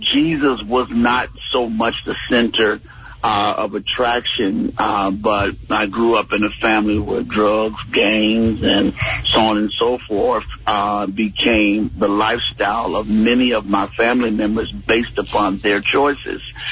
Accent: Chicago, Illinois, United States; kid in the Inglewood community in the south side of Chicago. And we had a lot of hard knocks there growing up in Inglewood, seeing a lot of different things.

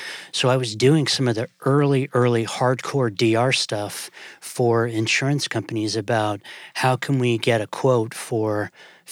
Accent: Montana, United States; also born or lived in Okinawa, Japan / Nebraska / Michigan; Born in Okinawa, Nebraska, Michigan, and then my parents retired to Montana. So I still call Montana home. I haven't been there in 25 years.

